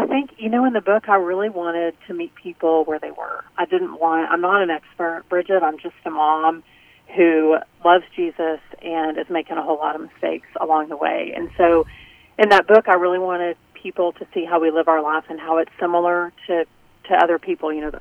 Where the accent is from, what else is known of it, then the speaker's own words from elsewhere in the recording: Texas, United States; I talk about football because I'm a Texan.